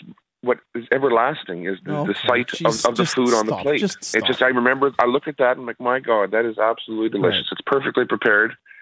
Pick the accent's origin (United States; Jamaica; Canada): Canada; Winkler, Manitoba; that chirp my hometown nonstop, that they just say that's exactly how it is as well, right? It's a common chirp that we get as Winklerites.